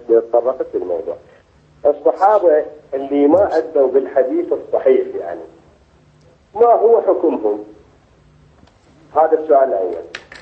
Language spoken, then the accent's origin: Arabic; Fallujah, Al Anbar, Iraq; يعني أنا من الفلوجة